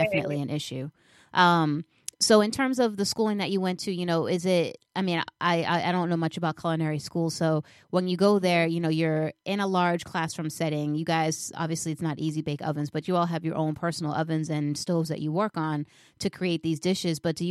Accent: Massachusetts, United States; moved away as an adult; I'm from Massachusetts and I moved down to Philly for college. So I was way out of state for school.

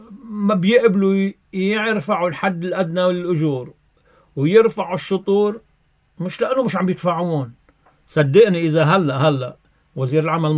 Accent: Lebanon; نحن بدنا ناخد خيارنا كلبنانيين.

